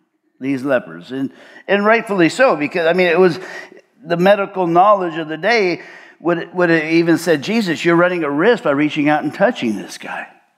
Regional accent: Covina, California, United States; And then I ran up in San Gabriel Valley. I was born in Covina, and my dad lived up there. My mom lived up there.

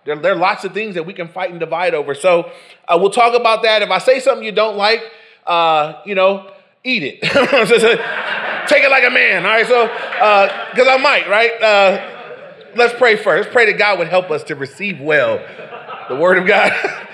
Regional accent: Englewood, United States; I grew up in Englewood. I played high school football growing up.

